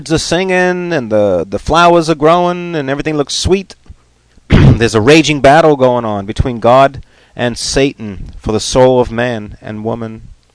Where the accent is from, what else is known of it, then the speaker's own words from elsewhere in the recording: New York, United States; You know, I'm not an Israeli, so I'm from New York. and my Hebrew is different than the Israelis because we've got a different accent.